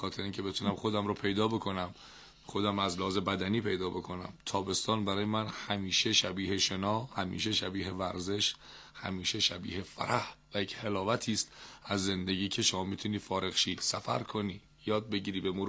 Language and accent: Persian; Iran; میگه ما ایرانیم، ایرانی، یه کشوری که گردشگریش فوق العاده است، فرهنگش فوق العاده است